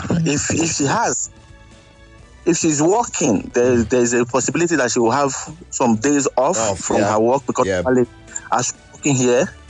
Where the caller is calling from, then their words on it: France; I'm calling from France.